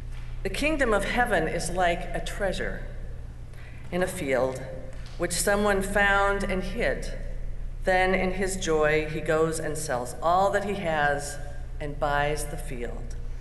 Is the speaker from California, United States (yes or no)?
yes; California, United States; I grew up in California, and I think at that time they must have been trying out new language rules